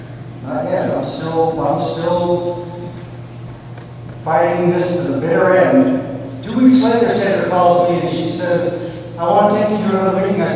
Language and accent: English; Tucson, Arizona, United States; I'm from Tucson, Arizona, and this is my first meeting.